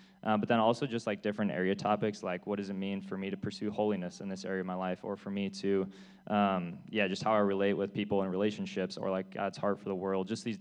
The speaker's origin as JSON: {"language": "English", "town": "Ottawa", "region": "Ontario", "country": "Canada", "tie": "born or raised there", "said": "I grew up in church in Ottawa all my life"}